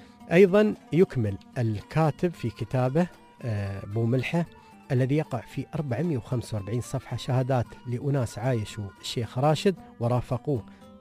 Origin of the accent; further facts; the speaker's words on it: United Arab Emirates; عندنا في الفجيرة، عندنا في ملقيوين، عندنا في عمان وغيرها من إمارات الدولة